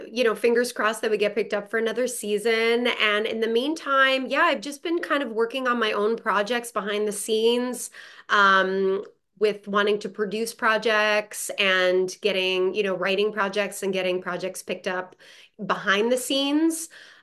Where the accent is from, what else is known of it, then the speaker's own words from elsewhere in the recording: Montreal, Quebec, Canada; first language French; English is a second language; my first language growing up, being from Montreal, Canada.